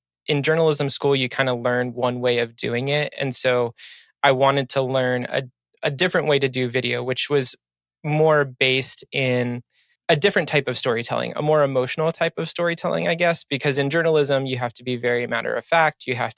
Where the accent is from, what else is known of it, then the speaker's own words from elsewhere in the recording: Maryland, United States; I am from Maryland, just outside of Baltimore.